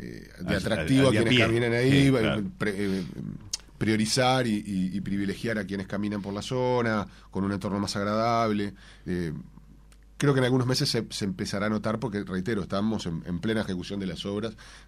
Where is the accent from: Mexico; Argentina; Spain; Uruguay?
Uruguay; muy tranquilo como uruguayo